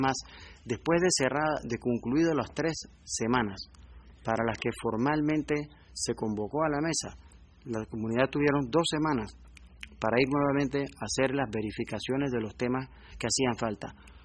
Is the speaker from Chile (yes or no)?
no; Panama; no importa de qué etnia sean, todos somos panameños.